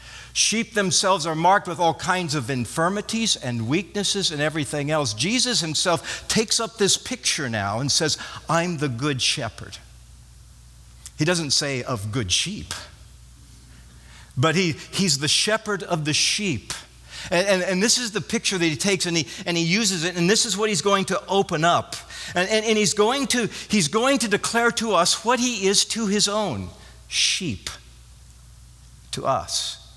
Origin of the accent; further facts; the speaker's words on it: Wyoming, United States; I grew up in Wyoming, and when I was in junior high in the early years of high school, I worked for a sheep rancher